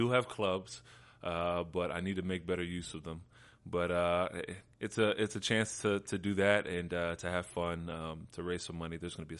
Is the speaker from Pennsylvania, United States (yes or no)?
yes; Lebanon, Pennsylvania, United States; it's on June 21st at Iron Valley Golf Course in my hometown, Lebanon, Pennsylvania.